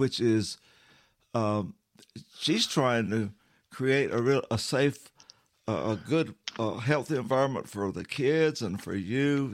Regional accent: South Carolina, United States; That there used to be a joke where I grew up here in South Carolina.

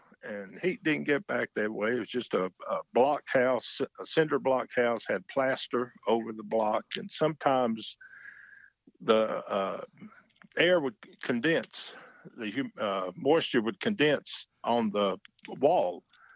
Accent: Hendersonville, North Carolina, United States; And I was born and raised in Hendersonville, went to a little church there called West Hendersonville Baptist Church.

